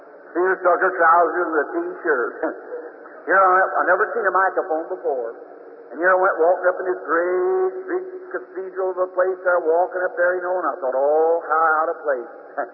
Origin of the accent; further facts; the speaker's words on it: the South, United States; I'm a Southerner, too.